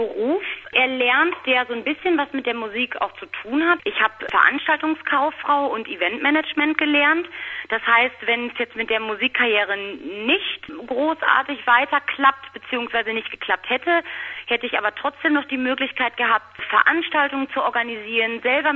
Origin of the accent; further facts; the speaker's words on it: Rhede, North Rhine-Westphalia, Germany; Hier in meiner Heimatstadt in Rhede, da erkennen mich natürlich immer noch sehr viele